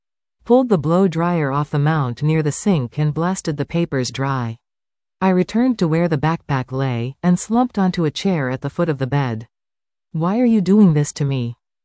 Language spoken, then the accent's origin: English; Golden, British Columbia, Canada; I recalled when I was a young teen and saw him wheel through my hometown of Golden, BC.